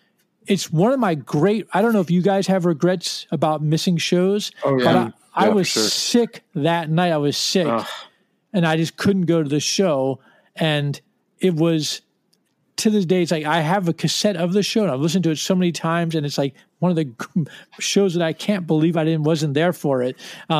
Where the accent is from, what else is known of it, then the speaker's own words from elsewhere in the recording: Washington, District of Columbia, United States; And I just called them in 1980 and said, like, hi, we're from Washington and we love your band.